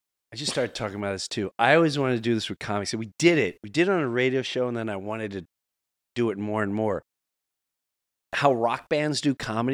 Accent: New York, United States; he's like, where are you from, kid? I went, New York

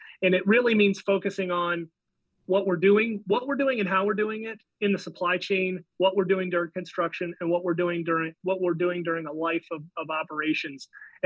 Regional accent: United States; And I'm so proud as an American to be back in the U.S.

